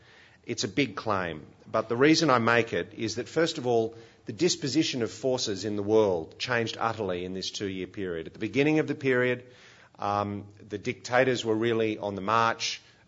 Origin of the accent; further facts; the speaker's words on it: Sydney, New South Wales, Australia; It's a little bit like my hometown of Sydney in that it's a beautiful city.